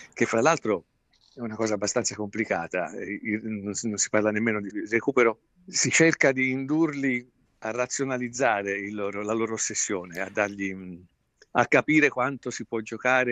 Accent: Livorno, Tuscany, Italy; Io poi, sai, sono un livornese doc, diciamo

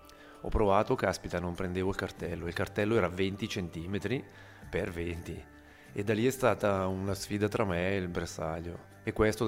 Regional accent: Chiasso, Ticino, Switzerland; now in Novazzano, Switzerland; sono nato il 25 agosto del 67, nato e cresciuto a Chiasso, attualmente vivo a Novazzano, e sposato, due figlie

